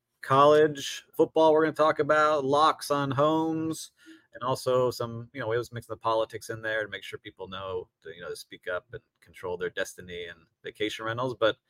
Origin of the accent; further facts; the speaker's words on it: Miami, Florida, United States; I'm born and raised in Miami, but I never liked the Hurricanes.